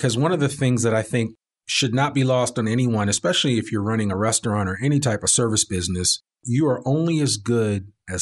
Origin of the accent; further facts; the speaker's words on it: Teaneck, New Jersey, United States; there was a really cool restaurant in the town that I grew up in Teaneck, New Jersey.